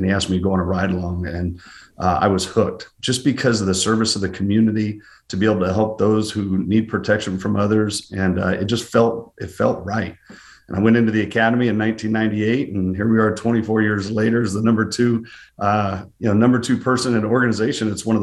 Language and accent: English; Modesto, California, United States; You know, I grew up in South Modesto where sometimes the issues were handled in a street fight